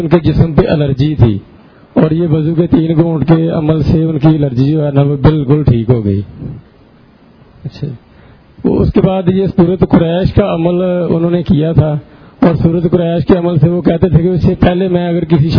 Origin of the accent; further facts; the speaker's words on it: Kamoke, Punjab, Pakistan; اور میں کاموگی سے آیا ہوں.